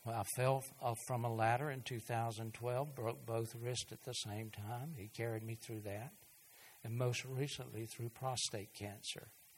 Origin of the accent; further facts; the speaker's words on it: Pamplico, South Carolina, United States; now in Florence, United States; that, we would have never moved back to Florence, South Carolina. We had no intention of coming here. I grew up down near Pamplico. She did too.